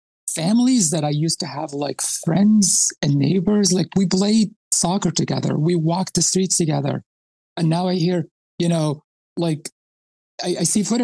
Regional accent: Khan Yunis, Gaza Strip, Palestine; English is a second language; But for me, I grew up in the South, right? So I grew up in Khan Yunis.

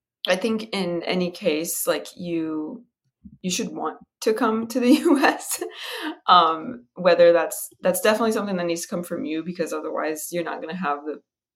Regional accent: Brazil; moved away as an adult; now in United States; I am from Brazil myself. I came to Georgia Tech for college in 2014 as an international student.

